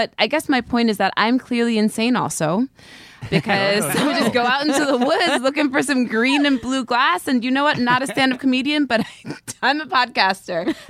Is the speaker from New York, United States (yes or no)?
yes; New York, United States; growing up, I grew up in the Catskill Mountains